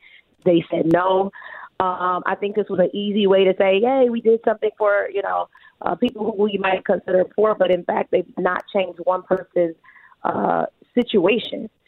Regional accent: Detroit, Michigan, United States; I'm real Detroit, right? I'm from the Detroit West Side all day.

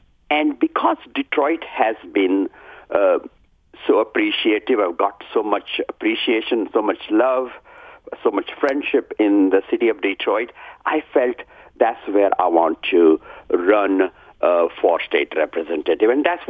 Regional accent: southern India, India; moved away as an adult; now in United States; Well, you know, I grew up in India, southern India.

